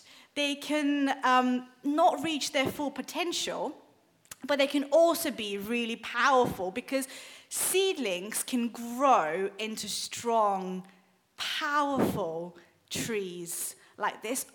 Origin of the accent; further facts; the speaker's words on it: Bulgaria; when I was a child growing up in Bulgaria